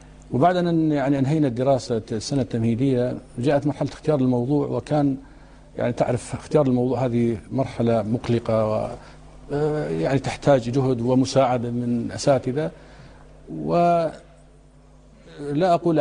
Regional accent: Mosul, Nineveh, Iraq; moved away as an adult; درست في الموصل 4 سنوات، الموصل مدينة طيبة وأنت تعرفها من أهلها، وكانت بغداد ليست بعيدة عنا وأيضا كنا نذهب إليها

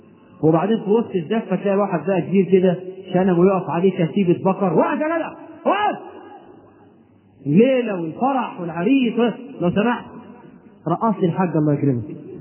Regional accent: Egypt; الخطوبه بقى عندنا في مصر بيعملوا الفرح على اربع مراحل

